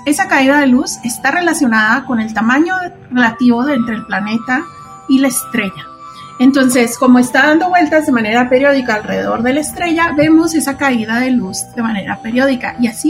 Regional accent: Mexico; siendo mexicana, no conseguía ningún trabajo porque toda la energía en Francia, o la gran mayoría, es energía nuclear. Y como mexicana no me daban trabajo en nada que tuviera que ver con energía

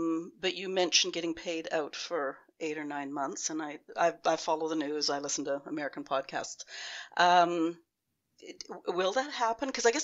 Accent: Canada; I'm Canadian

